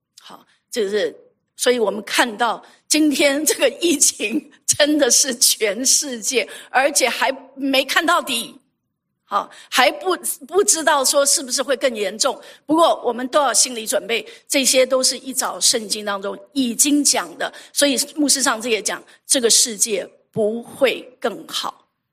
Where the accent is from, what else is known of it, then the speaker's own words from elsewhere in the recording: Taiwan; 我是从台湾来的哈，我还有这个家人在台湾哈